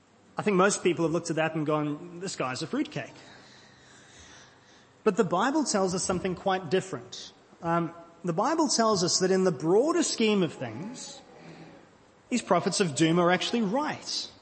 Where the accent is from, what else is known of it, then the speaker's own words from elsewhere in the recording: South Africa; when I was growing up in South Africa